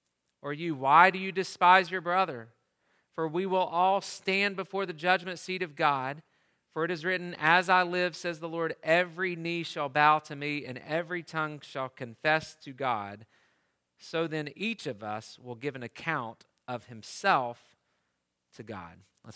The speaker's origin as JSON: {"language": "English", "region": "Tennessee", "country": "United States", "tie": "born or raised there", "said": "within the church where I grew up in East Tennessee"}